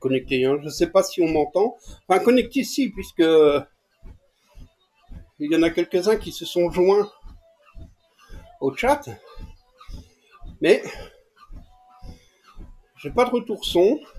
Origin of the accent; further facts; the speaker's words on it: France; accent: French; J'ai un accent. Un accent français. Yes, French.